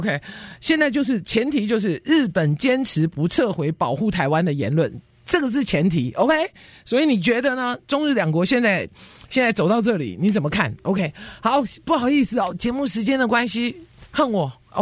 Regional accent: China; born there; 有些时候我在中国出生

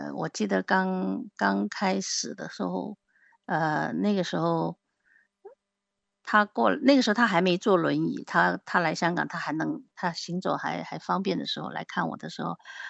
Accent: Jiangxi, China; moved away; 我们在江西都要吃辣的嘛，那这边都是比较清淡的。

